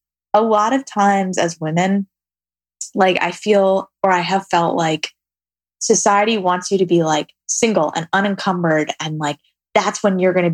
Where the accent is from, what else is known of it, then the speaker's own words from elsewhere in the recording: New York City, New York, United States; I'm a city girl. I grew up in New York City.